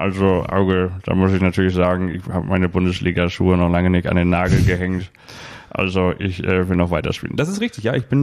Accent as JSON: {"language": "German", "town": "Bochum", "region": "North Rhine-Westphalia", "country": "Germany", "tie": "born there", "said": "sondern ich bin auch in Bochum geboren, und zwar am 2. März 1990."}